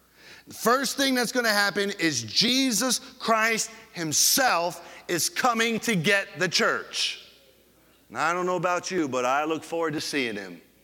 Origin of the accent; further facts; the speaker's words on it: Fort Lauderdale, Florida, United States; I said, I'm from Fort Lauderdale, Florida.